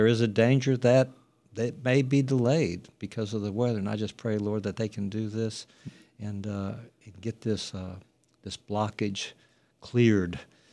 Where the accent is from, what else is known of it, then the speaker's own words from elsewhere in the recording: Wisconsin, United States; I was raised in Wisconsin.